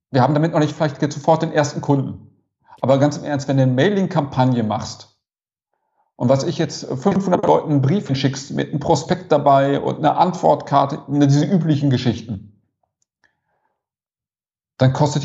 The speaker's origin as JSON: {"language": "German", "region": "North Rhine-Westphalia", "country": "Germany", "said": "Ich komme aus Ostwestfalen"}